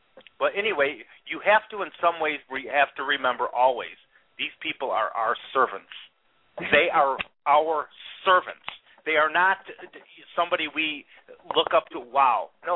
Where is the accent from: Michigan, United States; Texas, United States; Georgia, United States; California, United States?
Michigan, United States; Grand Rapids; Grand Rapids, Michigan.